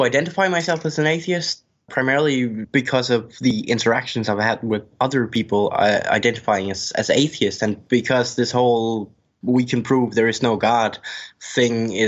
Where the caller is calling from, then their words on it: Denmark; From Denmark.